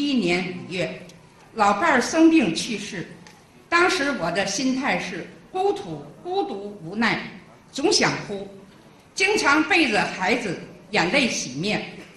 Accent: Tianjin, China; 我是天津的

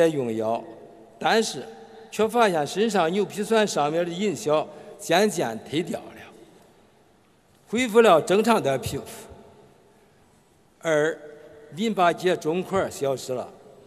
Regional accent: Henan, China; 我来自河南，是一名老中医，从事临床医务工作已经50年了。

